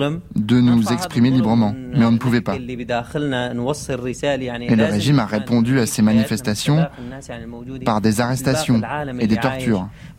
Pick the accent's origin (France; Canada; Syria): Syria; Hama, Hama Governorate; Alors moi, je suis originaire de Hama.